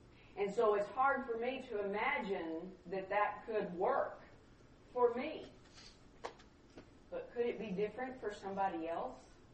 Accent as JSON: {"language": "English", "region": "Texas", "country": "United States", "said": "I mean, I'm from Texas, and I need my wife's space, and I need my car."}